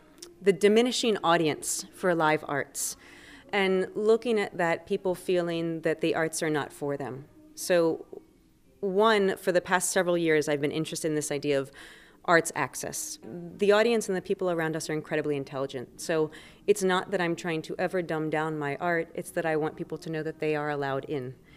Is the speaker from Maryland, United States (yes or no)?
yes; Maryland, United States; I offer stories from my youth growing up with a Cajun father. I grew up in Maryland, but my family's all in Lafayette, so I had that upbringing.